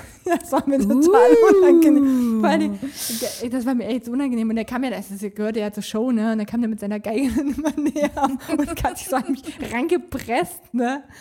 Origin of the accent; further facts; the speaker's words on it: Hesse, Germany; bei uns in Nordhessen